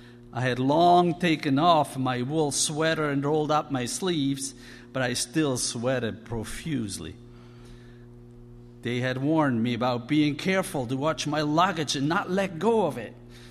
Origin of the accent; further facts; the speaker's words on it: Switzerland; Growing up in Switzerland, I had gone to church and Sunday school from early childhood on